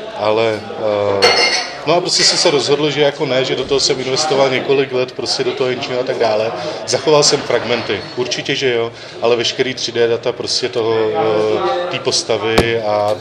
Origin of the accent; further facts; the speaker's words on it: Moravia, Czechia; Jsem sice z Moravy, jako